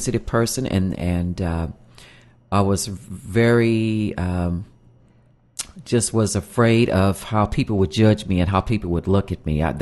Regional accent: Evansville, Indiana, United States; I was born here in Evansville. I was born and raised. I went to school here in Evansville.

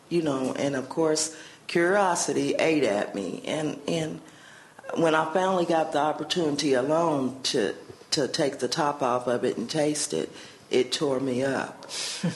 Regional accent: Indianapolis, Indiana, United States; born there; My story is that I was born in Indianapolis, Indiana, at General Hospital.

